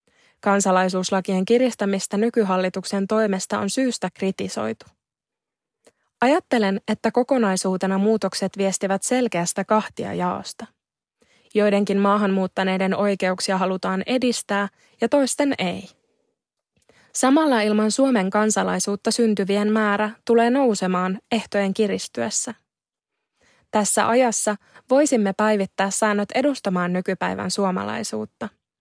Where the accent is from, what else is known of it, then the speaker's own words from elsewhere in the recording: Kuopio, North Savo, Finland; Tiedoista ilmeni odotetusti syntymä kotikaupungissani Kuopiossa. Sitten seurasi yllätys. Syntymän yhteydessä kansalaisuuden kohdalla ei lukenut suomalainen.